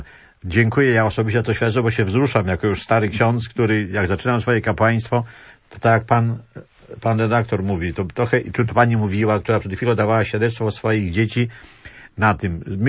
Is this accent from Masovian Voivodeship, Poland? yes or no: yes; Płock, Masovian Voivodeship, Poland; ja z Płocka pochodzę